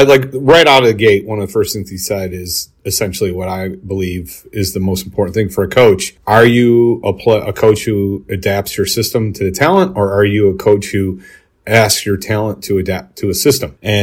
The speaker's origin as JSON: {"language": "English", "town": "Oak Lawn", "region": "Illinois", "country": "United States", "tie": "born or raised there", "said": "I'm going to my hometown of Oak Lawn tomorrow."}